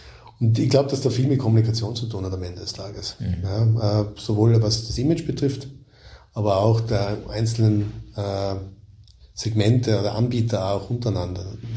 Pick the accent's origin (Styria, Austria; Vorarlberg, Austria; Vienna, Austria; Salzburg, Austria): Vorarlberg, Austria; accent: Vorarlberg; Also ich bin ja vom sprachlichen Idiom, wird man es ja hören, ich bin ja Vorarlberger eigentlich.